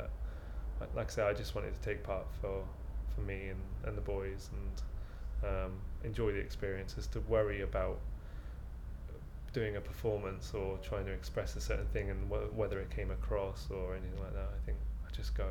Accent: Aldershot, South East England, United Kingdom; born there; I lived in the Siren System most of my life, but I was born in Aldershot, which is a army barrack town. So my dad was in the army and my mum was from an army family.

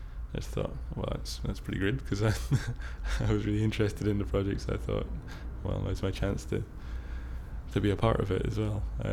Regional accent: Scotland, United Kingdom; I'm 23 years old and I'm from Perthshire in Scotland.

